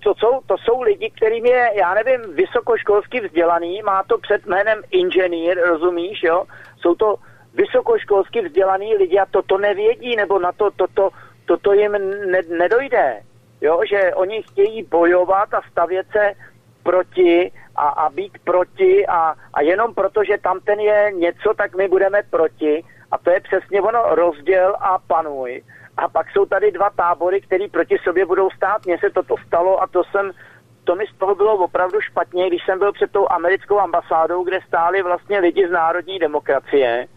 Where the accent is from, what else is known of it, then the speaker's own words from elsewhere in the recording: Prague, Czechia; born there; Jako já měl to štěstí třeba, že jsem se narodil na Žižkově